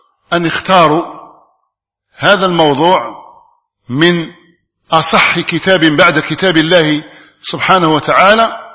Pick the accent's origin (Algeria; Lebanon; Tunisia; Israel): Algeria; مباركة على بلادنا الجزائر وعلى أبنائها